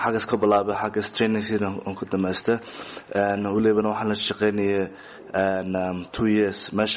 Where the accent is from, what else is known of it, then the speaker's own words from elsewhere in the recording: Canada; moved away; waxaan ku soo barbaaray wadanka Canada ana waxaan tagtay ana college ki ama Canada waxaan ku soo bartay ama teaching ESL as a second language ana waxaan joogay wadankaas ila more than 10 years